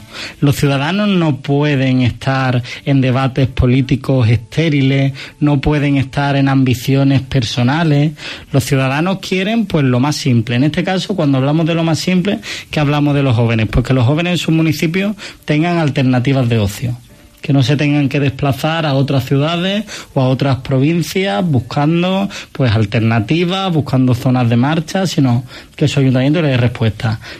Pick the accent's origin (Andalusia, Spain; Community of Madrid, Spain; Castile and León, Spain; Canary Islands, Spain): Andalusia, Spain; Málaga; Yo soy de Málaga.